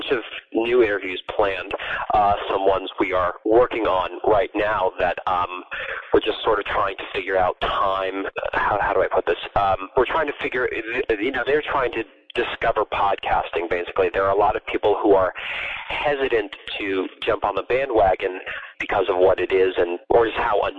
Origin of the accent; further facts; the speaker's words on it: New York City, New York, United States; I'm from New York City originally.